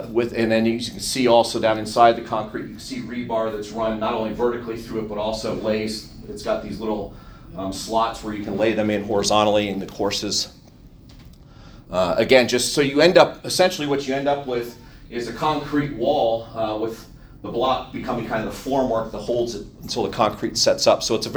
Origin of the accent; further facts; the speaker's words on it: Ohio, United States; also born or lived in Los Angeles / New York; And then even before going to school, I grew up in Ohio.